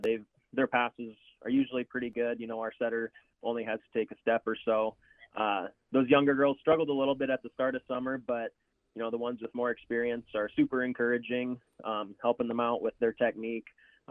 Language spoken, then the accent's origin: English; Belmont, Iowa, United States; Yeah, I'm from Belmont, Iowa. I graduated from Belmont Clemmy in 2017.